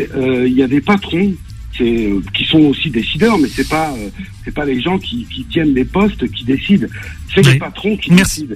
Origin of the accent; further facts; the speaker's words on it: France; also born or lived in Algeria; je me sens parfaitement chez moi en France. J'y suis depuis que je suis petit, je suis né en Algérie. Je suis 100% algérien, enfin 100% double nationalité bien sûr, mais je me sens à 2000% algérien